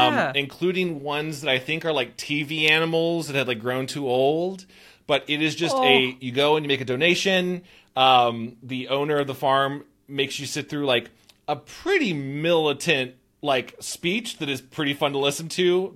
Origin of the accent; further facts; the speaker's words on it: Midwest, United States; I'm from the Midwest, which is a pretty, you know, red and conservative and farmer territory.